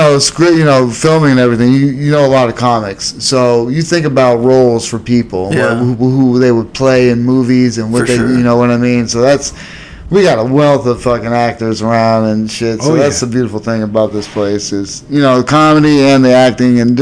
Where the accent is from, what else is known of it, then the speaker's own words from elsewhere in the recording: Erie, Pennsylvania, United States; now in Cleveland, United States; I grew up in Erie, so obviously it's a small market.